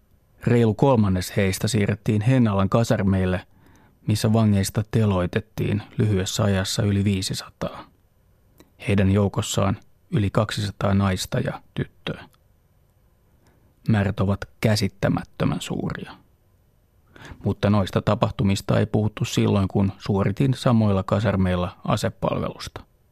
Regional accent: Lahti, Päijät-Häme, Finland; born or raised there

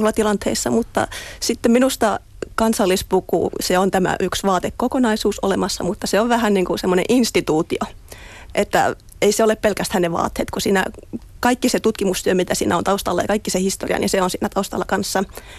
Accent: Kittilä, Lapland, Finland; No, me olen Kittilästä.

